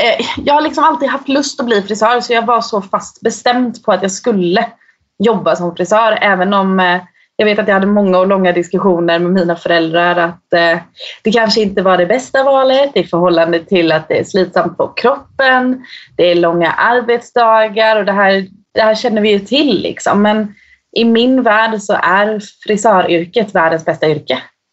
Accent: Stadskällan, Sweden; moved away; Då jobbade jag på en frisörsalong som var i min hemby som heter Stadskällan.

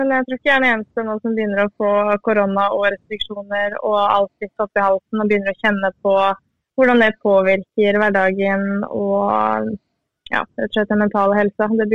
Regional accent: Stathelle, Telemark, Norway; now in Porsgrunn, Norway; og 25 år. Jeg født og oppvokst på Stathelle, men bor nå i Porsgrunn, som for så vidt bare 10 minutter unna, så det ikke sånn voldsomt langt. Og her bor jeg med min samboer og forlovede og våre 2 hunder.

